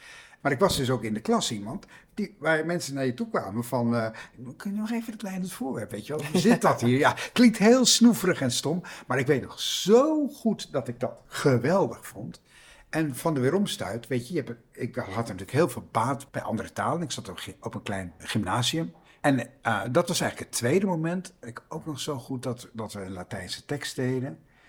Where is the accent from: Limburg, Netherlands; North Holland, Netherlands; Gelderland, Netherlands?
North Holland, Netherlands; IJmuiden; born or raised there; also born or lived in Santpoort